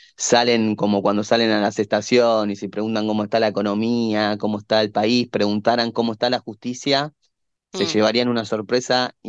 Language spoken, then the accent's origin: Spanish; Argentina; como argentino